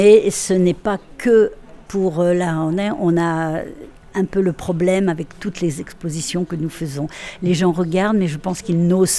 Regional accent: Paris, Île-de-France, France; je suis parisienne, mais en fait j'ai beaucoup voyagé, j'ai vécu dans beaucoup de pays, donc je suis un peu de partout, quoi. Je suis un peu citoyen du monde.

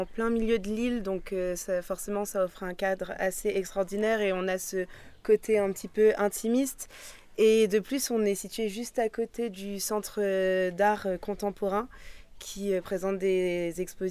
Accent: Lille, Hauts-de-France, France; je viens de Lille et je suis venue faire la saison ici pour les 2 mois d'été.

